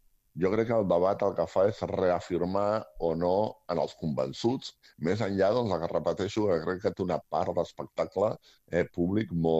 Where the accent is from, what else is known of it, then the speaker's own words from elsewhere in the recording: Catalonia, Spain; jo soc català, no?